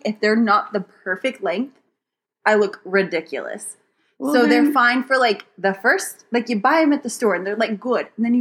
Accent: Pacific Northwest, United States; But except for growing up in the Pacific Northwest, it rained every day, much like it's been here.

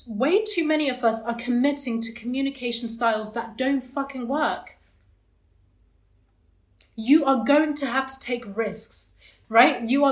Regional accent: Zimbabwe; So in some cultures, including my own on some level, I'm from Zimbabwe in Africa

